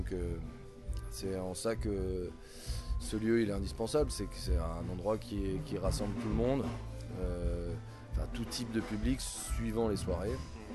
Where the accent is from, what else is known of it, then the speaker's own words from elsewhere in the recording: Besançon, Bourgogne-Franche-Comté, France; J'ai pu le faire à Besançon parce que je suis de Besançon.